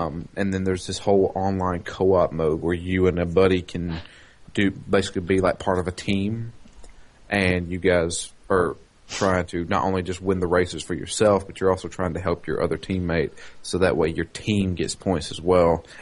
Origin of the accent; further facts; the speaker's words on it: United States; You see, I'm an American, and you boot me from your lobbies and ban me